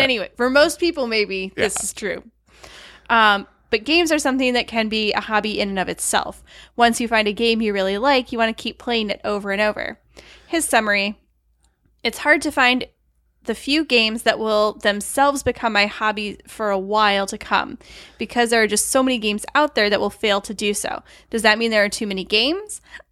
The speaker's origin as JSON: {"language": "English", "town": "Chicago", "region": "Illinois", "country": "United States", "tie": "born or raised there", "said": "I grew up in Chicago."}